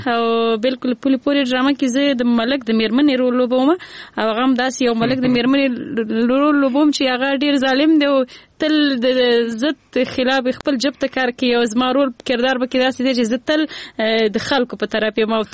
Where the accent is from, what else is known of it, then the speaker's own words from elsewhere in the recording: Nangarhar, Afghanistan; نو زه اصل نه د ننګرهار ولایت یم،